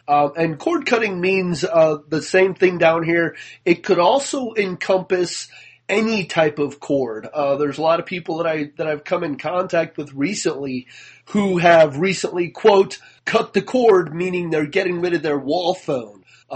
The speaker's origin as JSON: {"language": "English", "country": "United States", "said": "Mr. Old School being a Canadian, myself … being American, we have two different perspectives as we always do."}